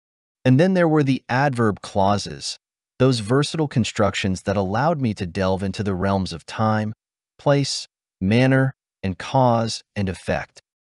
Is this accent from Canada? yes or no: no; Romania; English is a second language; now in Orange County, United States; As I sit here in my cozy home in sunny southern Orange County, California, recalling my early days as an English learner back in Romania, I can't help but marvel at the remarkable journey that has led me to this point.